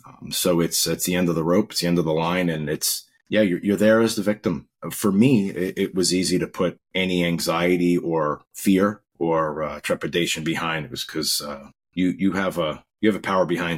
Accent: Long Island, New York, United States; also born or lived in Rego Park, Queens; I grew up in Long Island, New York. Started out as a baby in Rego Park, Queens. And my family moved out to Long Island when I was very young. So most of my major part of my life was in Long Island.

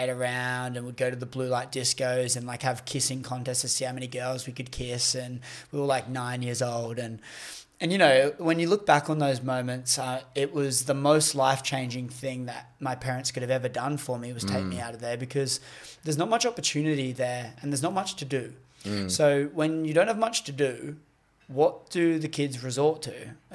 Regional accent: Ashmore, Queensland, Australia; So then I went to Ashmore State School on the Gold Coast. I grew up in Ashmore, and I was only there for one term.

